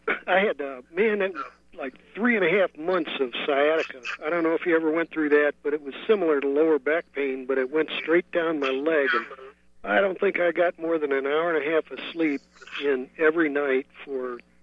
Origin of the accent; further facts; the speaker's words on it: San Francisco, California, United States; You know, out here, I'm from San Francisco, and I'm from the land of Pelosi, but I'm a Green Party member, right?